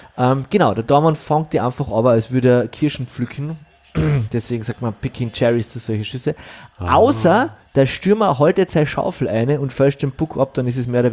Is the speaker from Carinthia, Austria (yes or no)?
yes; Carinthia, Austria; als Kärntner ist man glaube ich immer, Fan ist ein bisschen übertrieben, aber man ist immer grundsätzlich